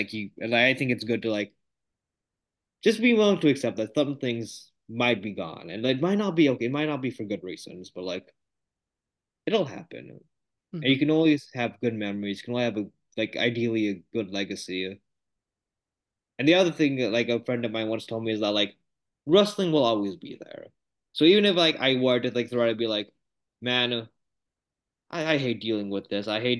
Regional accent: Canada; The way as a Canadian I'm raised, like I would believe like this is like a solemn day, like everything in the country shuts down, like a big day of memorial.

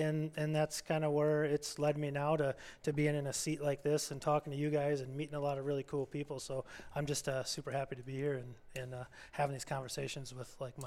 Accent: Faribault, Minnesota, United States; Southern Minnesota. Okay. Yeah. But only about a half hour from the very south end, like down in the Faribault area is originally where I grew up.

